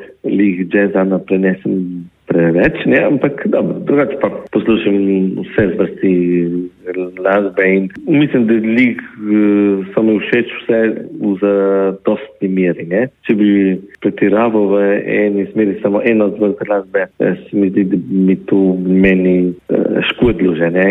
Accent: Postojna, Littoral–Inner Carniola, Slovenia; Gotovo, ker je to moj kraj, moj rojstni kraj in sploh sem povezan pač s domačim krajem in že najlepša leta sem pač pustil ravno v Postojni, 16 let

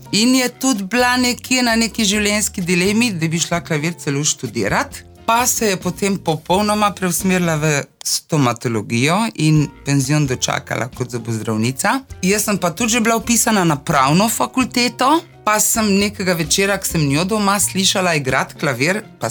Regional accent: Rakek, Inner Carniola–Karst, Slovenia; Moje otroštvo je na Rakeku, jaz sem Rakovčanka. Če pa pogledam še malo nazaj, bi pa rekla, da sem po srcu pa tudi malo Sorčanka, ker moja mama izvira iz Sorice, to je prelepa gorenjska vasica.

